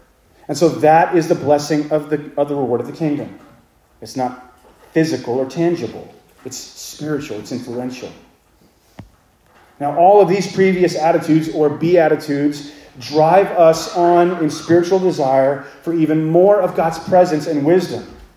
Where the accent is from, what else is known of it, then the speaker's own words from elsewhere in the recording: Los Angeles, California, United States; When I was a kid, I grew up in Los Angeles in a big city. I hardly knew what a tree was. We had palm trees and we had cactus.